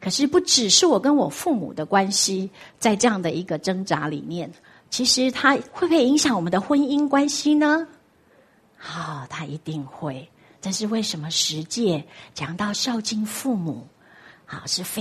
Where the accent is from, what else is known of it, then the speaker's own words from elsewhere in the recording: Tainan, Taiwan; moved away; 我的家乡在台南，所以我就远离家乡，一年回家一次过年